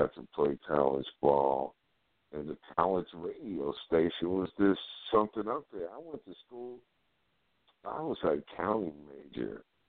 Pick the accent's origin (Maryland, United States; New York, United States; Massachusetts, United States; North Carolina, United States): New York, United States; Queens; Look, we talked about growing up in Queens. I played high school basketball, and I thought I had some game.